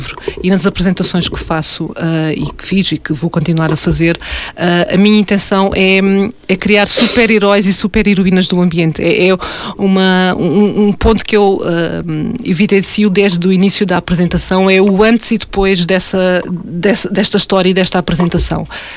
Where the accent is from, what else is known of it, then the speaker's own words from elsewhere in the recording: Faro, Portugal; como algarvia que sou, acho que faz parte de nós, o mar faz parte de nós desde sempre, desde pequenos